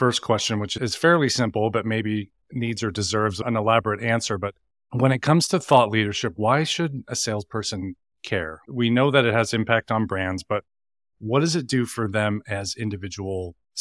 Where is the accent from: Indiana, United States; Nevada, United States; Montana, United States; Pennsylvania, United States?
Nevada, United States; Las Vegas; And Bill also lives in my hometown of Las Vegas, Nevada.